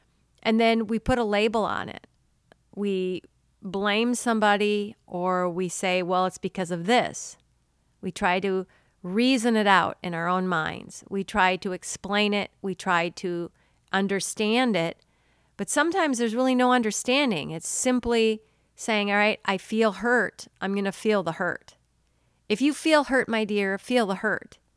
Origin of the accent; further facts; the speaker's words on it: Northern United States, United States; And because I'm from the South, not anymore, I'm originally from the North, but all y'all, I desire it for all y'all with all my heart, really, seriously.